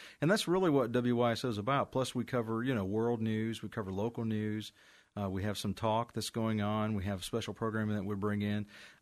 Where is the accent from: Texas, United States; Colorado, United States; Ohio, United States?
Ohio, United States; Fairborn; I grew up in Fairborn, Ohio, went to Fairborn High School and graduated from there.